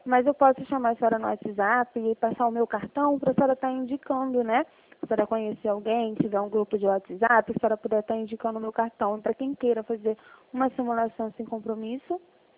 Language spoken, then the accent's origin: Portuguese; Campo Grande, Brazil; Eu sou de Campo Grande.